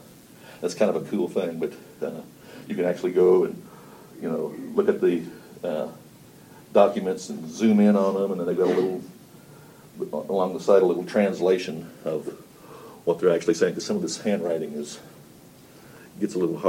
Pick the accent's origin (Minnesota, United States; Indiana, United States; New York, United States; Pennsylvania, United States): Indiana, United States; I'm not a Westerner, but I grew up in Indiana